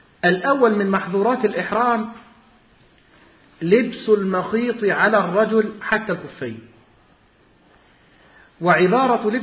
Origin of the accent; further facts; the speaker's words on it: Egypt; عندنا في مصر